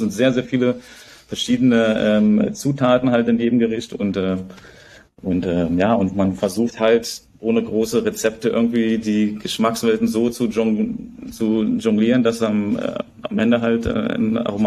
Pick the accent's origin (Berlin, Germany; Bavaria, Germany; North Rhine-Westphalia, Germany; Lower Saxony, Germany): Berlin, Germany; now in Bangkok, Thailand; wir kommen aus Berlin.